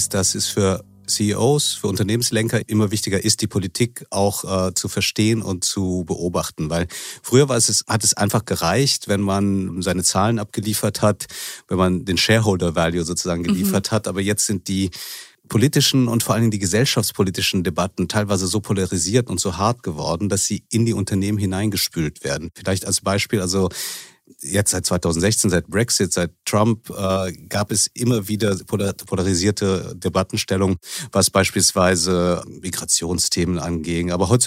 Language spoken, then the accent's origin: German; Bonn, North Rhine-Westphalia, Germany; also born or lived in Manila, Philippines; Ich bin in Manila und Bonn aufgewachsen, also halb philippinisch und halb deutsch.